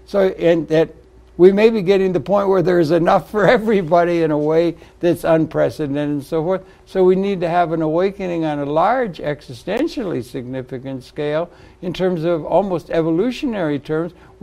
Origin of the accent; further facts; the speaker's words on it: Detroit, Michigan, United States; I'm from Detroit. They had labor unions developing, and people got off the farm